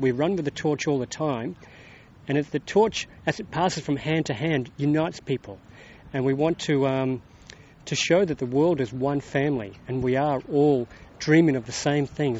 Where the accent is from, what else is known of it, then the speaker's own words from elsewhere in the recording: Canberra, Australian Capital Territory, Australia; from Canberra.